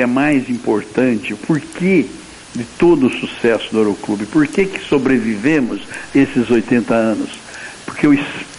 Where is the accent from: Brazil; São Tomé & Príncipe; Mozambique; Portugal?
Brazil; Itápolis, São Paulo; Temos e nós temos orgulho de ser itapolitanos